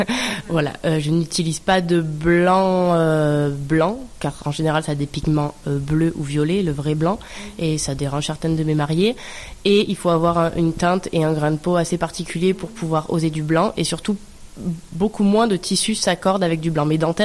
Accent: Guillestre, Provence-Alpes-Côte d'Azur, France; je suis originaire de Guillestre

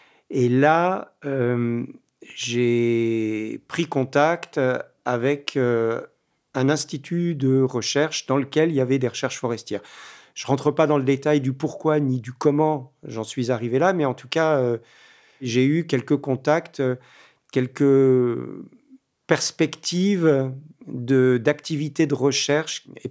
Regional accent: Paris, Île-de-France, France; Moi, je ne suis pas du tout originaire de la région, hein. Je suis né à Paris, j'ai été élevé en région parisienne, mais j'ai eu l'occasion de quitter la région parisienne à de nombreuses reprises depuis que je suis enfant

